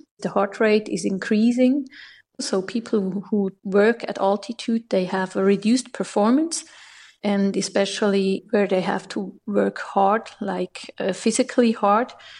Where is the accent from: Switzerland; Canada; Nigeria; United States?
Switzerland; I'm from Switzerland, working as a pulmonologist for now several years.